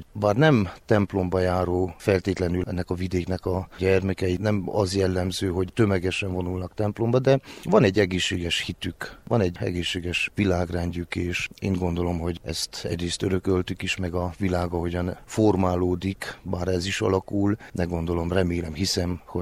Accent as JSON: {"language": "Hungarian", "town": "Aita Mare", "region": "Covasna", "country": "Romania", "tie": "born or raised there", "said": "Erdővidéki vagyok, Nagyajtán születtem, és ott is gyermekeskedtem, ott jártam az elemi osztályokat"}